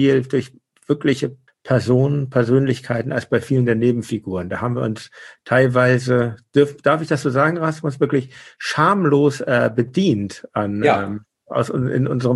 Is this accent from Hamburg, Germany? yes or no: yes; Hamburg, Germany; Ich komm ja aus Hamburg und bin dann irgendwann nach St. Pauli gezogen. Vorher wohnte ich in Altona und in St. Georg.